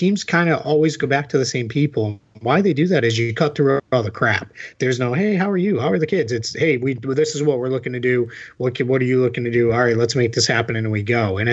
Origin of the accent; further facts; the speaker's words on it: Massachusetts, United States; accent: Boston; my Boston accent came out there big time.